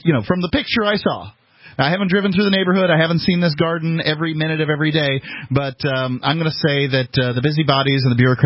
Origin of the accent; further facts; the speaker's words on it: Florida, United States; I mean, you know, I'm from Florida.